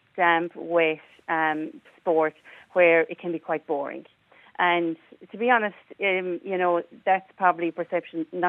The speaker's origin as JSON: {"language": "English", "town": "Kinvara", "region": "Connacht", "country": "Ireland", "said": "Okay, I'm from Kinvara. Everybody I know is from Kinvara."}